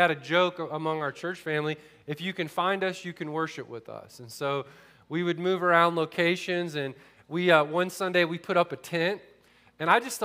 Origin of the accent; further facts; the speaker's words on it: Winter Haven, Florida, United States; we were attending a church and in an area there in Winter Haven where I grew up in Florida.